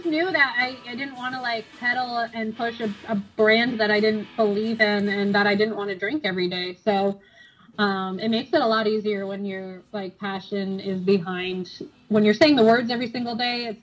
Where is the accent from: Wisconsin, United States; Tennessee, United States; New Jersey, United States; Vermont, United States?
Vermont, United States; I grew up in Vermont and I wanted a free ski pass, so I got a job at the local resort